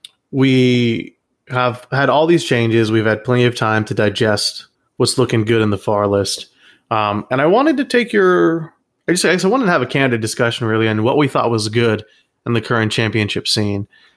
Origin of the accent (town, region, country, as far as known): United States